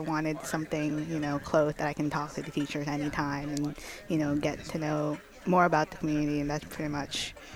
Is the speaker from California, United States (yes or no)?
yes; Novato, California, United States; also born or lived in Philippines; I grew up in Novato, about 20 minutes from here, but I was born in the Philippines. I moved here when I was very young